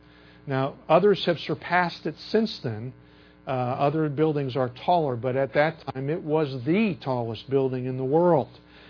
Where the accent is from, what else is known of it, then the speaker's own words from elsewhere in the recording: Illinois, United States; I grew up outside of Chicago, Illinois. Many of you are fond of pointing that out whenever my accent slips and I revert to my Yankee twang.